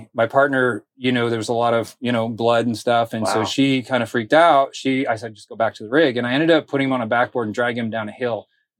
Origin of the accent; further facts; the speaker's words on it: Vermont, United States; It's actually not, which is kind of odd. I grew up in Vermont.